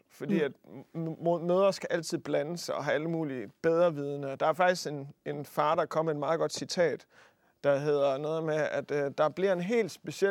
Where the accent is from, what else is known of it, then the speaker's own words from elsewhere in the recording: Aarhus, Central Denmark Region, Denmark; born there; Ja, min fødeby.